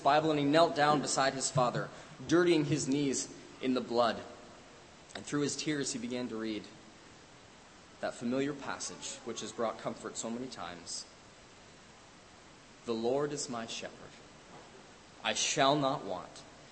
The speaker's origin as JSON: {"language": "English", "country": "Canada", "said": "And I'm from Canada."}